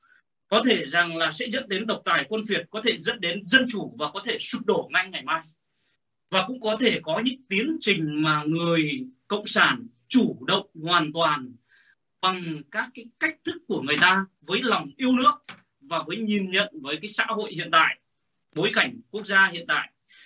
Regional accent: Nghệ An, Vietnam; Thế thì đặc tính của người Nghệ, tôi là một người Nghệ

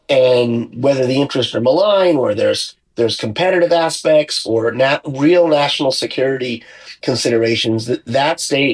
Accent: United States; you know, as an American, I think our law or legislation is even further behind

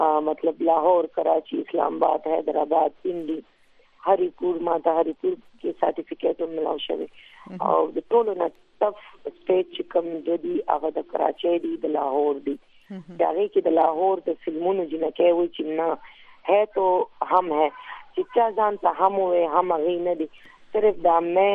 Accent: Afghanistan; مونږ ټول افغانان یو پښتون یو

